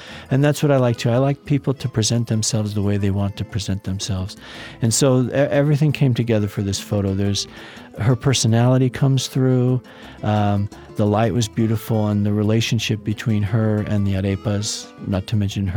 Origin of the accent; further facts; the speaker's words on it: California, United States; you bring your perspective as an American, as a Californian there, and you're in a position to learn